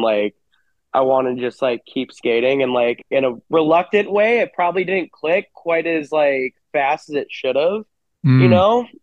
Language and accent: English; Hermosa Beach, California, United States; So we grew up in Hermosa Beach, and my dad never really my family never really pushed it on me too much.